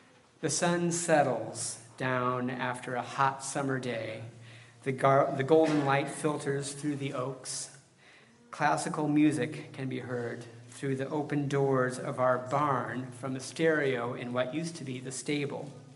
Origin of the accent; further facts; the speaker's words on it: South Bend, Indiana, United States; So I grew up in a beautiful old Victorian farmhouse in South Bend, my hometown.